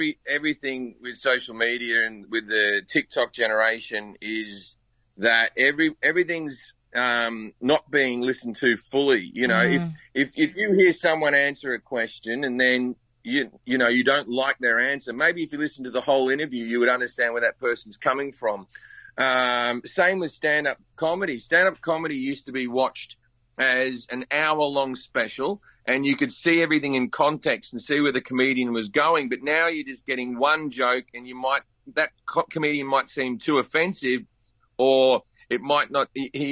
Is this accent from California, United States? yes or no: yes; California, United States; I come from California where weed is completely legal.